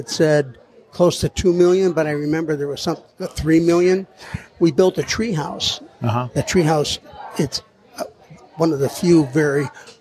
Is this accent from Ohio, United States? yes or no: yes; Cincinnati, Ohio, United States; because I grew up in Cincinnati and College Hill because you help people.